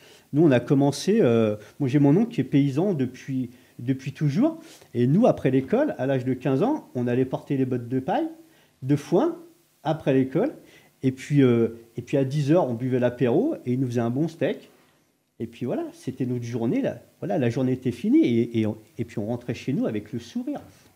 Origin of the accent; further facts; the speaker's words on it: France; On est des Français. On aime être ensemble, autour d'une table.